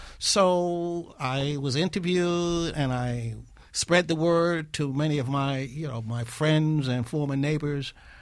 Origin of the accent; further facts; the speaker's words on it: Bronx, New York, United States; I grew up on Lyman Place in the South Bronx.